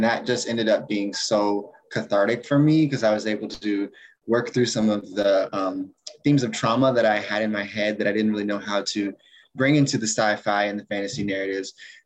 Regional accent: Atlanta, Georgia, United States; So I'm a writer from Atlanta, Georgia. Currently reside here, but I'm thinking of moving to New York pretty soon because I think that's where my heart is.

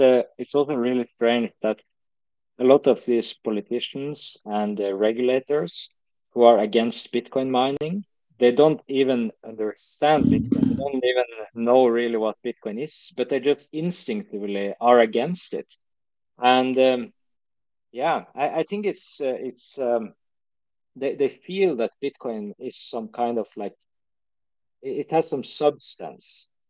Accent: Northern Norway, Norway; but they're not high in Northern Norway, where I'm originally from.

